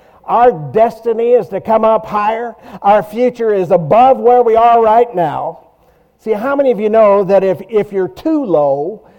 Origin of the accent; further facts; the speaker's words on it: Montana, United States; also born or lived in North Myrtle Beach, South Carolina; You know, I was born and raised in Montana. That's big sky country.